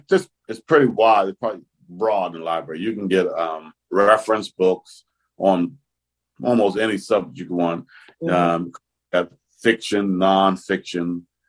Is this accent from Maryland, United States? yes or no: yes; Columbia, Maryland, United States; say I grew up in Columbia.